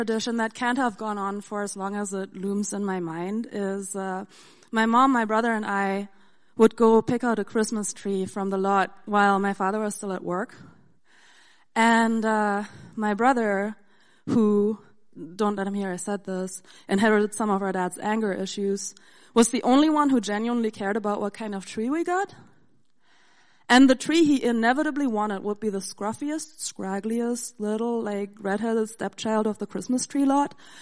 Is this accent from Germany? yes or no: yes; Germany; I grew up in Germany with a German mom and a Japanese dad.